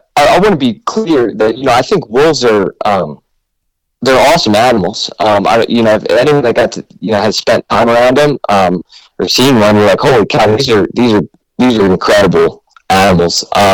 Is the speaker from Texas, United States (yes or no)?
no; Pennsylvania, United States; So I'm originally from Pennsylvania. I was born and raised there. Went to Penn State.